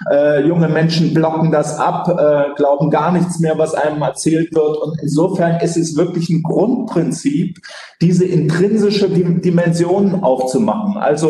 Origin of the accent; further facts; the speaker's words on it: Germany; wenn wir als Deutsche, Geraldine Schwarz hat es vorhin angesprochen, das Thema Europa thematisieren, dann haben wir unsere Narrative, die wir besonders stark machen.